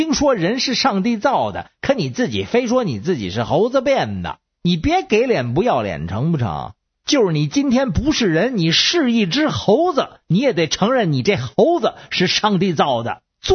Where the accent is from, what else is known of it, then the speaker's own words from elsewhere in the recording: China; 那咱们是中国人，